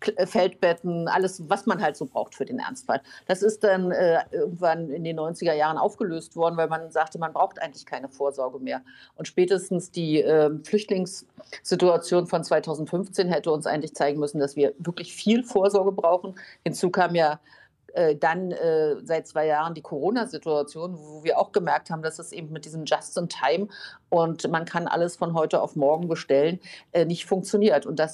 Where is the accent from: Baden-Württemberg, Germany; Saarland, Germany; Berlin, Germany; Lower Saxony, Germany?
Berlin, Germany; Ich bin ja Berlinerin, Berliner Abgeordnete